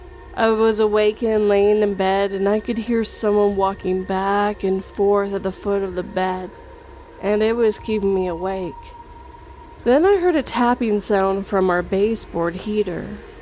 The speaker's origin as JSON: {"language": "English", "country": "Canada", "said": "but I'm also Canadian, not living in an Asian country."}